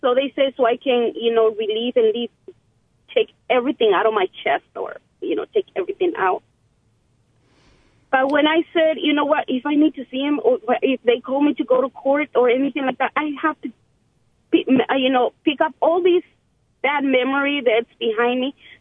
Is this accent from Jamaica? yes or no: no; Mexico; English is a second language; now in United States; At that time, I didn't know English at all. I came from Mexico, and so I didn't know anything.